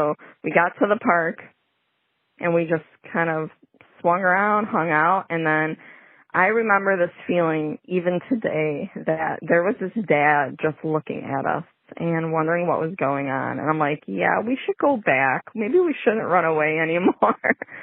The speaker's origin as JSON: {"language": "English", "town": "Chicago", "region": "Illinois", "country": "United States", "said": "I'm from Chicago."}